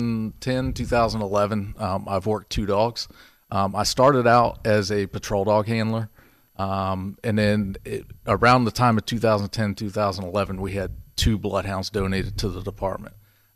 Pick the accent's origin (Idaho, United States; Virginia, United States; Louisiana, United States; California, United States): Virginia, United States; Hampton; I grew up in Hampton. Lived there all my life until briefly I went away to James Madison University.